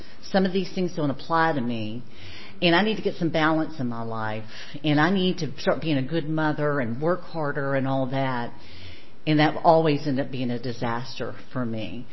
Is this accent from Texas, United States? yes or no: no; Owensboro, Kentucky, United States; accent: twang; moved away as an adult; This isn't a Richmond accent. I grew up in Owensboro, Kentucky. And the youngest of three gals.